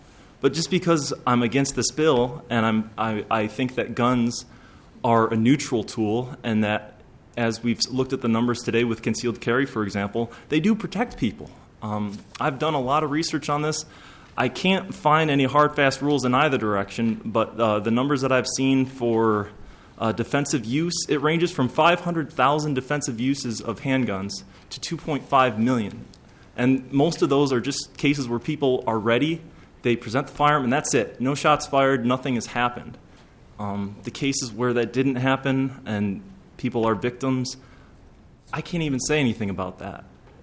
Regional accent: Bloomington, Minnesota, United States; I'm from Bloomington, Minnesota.

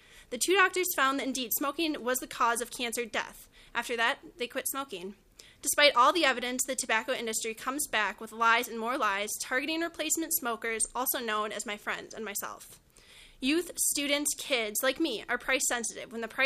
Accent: Andover, Minnesota, United States; I am from Andover, Minnesota. I am a senior at the University of Minnesota

